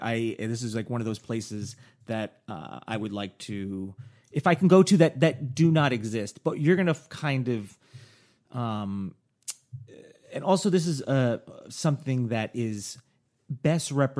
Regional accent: New York, United States; the art that I was familiar with because kind of growing up in New York would be like Keith Haring

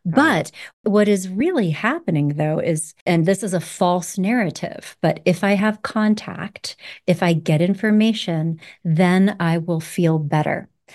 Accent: Roanoke, Virginia, United States; I grew up in Roanoke, Virginia, the tobacco belt, during a time when it was quite fashionable to smoke cigarettes.

